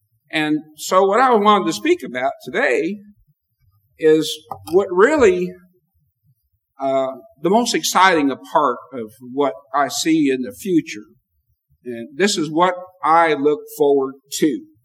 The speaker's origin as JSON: {"language": "English", "country": "United States", "tie": "born there", "said": "I was born in America."}